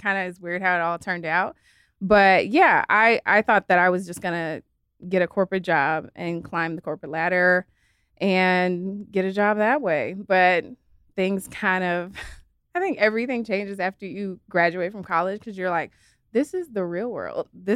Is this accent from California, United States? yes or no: yes; Los Angeles, California, United States; I'm born and raised in LA. So I'm like a true LA girl. I'm never leaving, by the way. So yeah, these are my roots. This is my home.